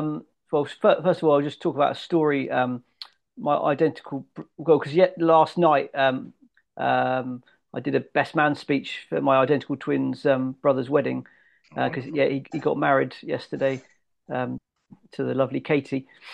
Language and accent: English; South West England, United Kingdom; I'm from Devon, and he's from Whitstone in near Exeter.